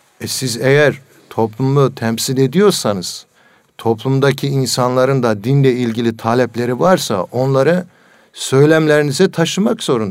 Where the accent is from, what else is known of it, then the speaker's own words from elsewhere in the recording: Southeastern Anatolia, Turkey; Güneydoğu Anadolu'da bizim oralara